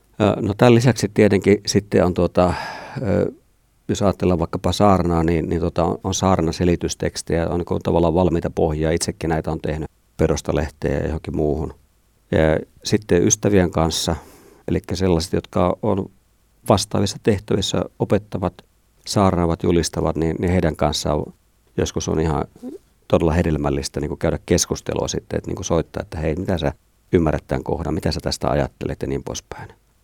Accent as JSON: {"language": "Finnish", "region": "Lapland", "country": "Finland", "said": "Mulle itselle Pohjois-Suomesta, Lapista, kun olen kotoisin"}